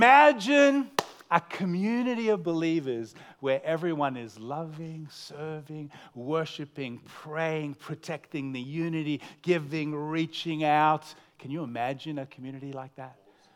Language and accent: English; Melbourne, Victoria, Australia; We said, hey, we're from Melbourne.